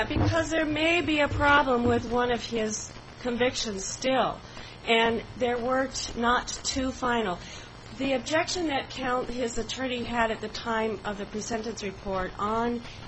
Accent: California, United States; I'm from Southern California. It's confusing.

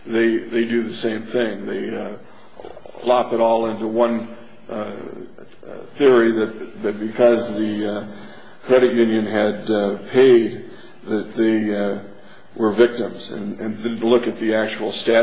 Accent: Las Vegas, Nevada, United States; I'm from Las Vegas, Nevada.

